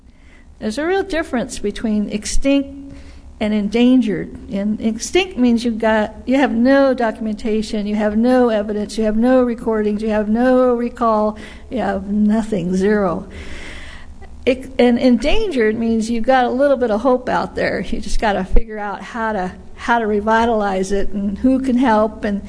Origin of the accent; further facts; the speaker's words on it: California, United States; I'm from the Kern Valley area. It's about an hour east of Bakersfield and the very southern slope of the Sierra Mountain Range. That's where I live on an allotment, 160-acre tribal allotment